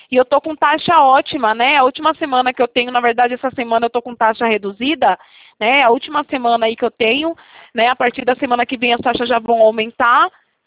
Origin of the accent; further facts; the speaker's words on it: Itatiba, São Paulo, Brazil; Eu sou da cidade de Itatiba, interior de São Paulo